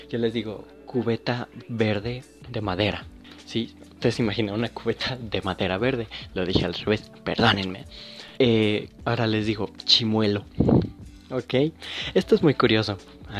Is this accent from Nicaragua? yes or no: no; Mexico; los que sean mexicanos, llámenme raro, pero yo como mexicano, yo no como nada de picante